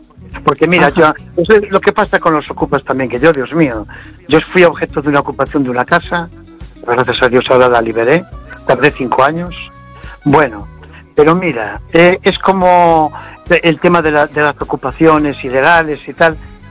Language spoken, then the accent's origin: Spanish; Spain; A mí me encantaría que como español, que a mí me duele cómo tenemos el país